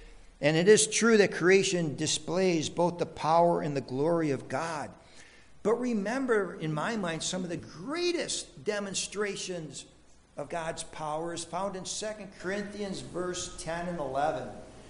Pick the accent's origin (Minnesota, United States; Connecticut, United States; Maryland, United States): Minnesota, United States; You know, growing up in Minnesota, I really enjoy the intensity of the summer sun.